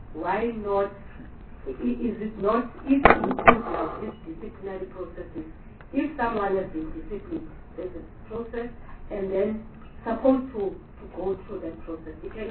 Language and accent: English; Limpopo, South Africa; I'm from the SLP and I'm representing the province, and I'm from Limpopo.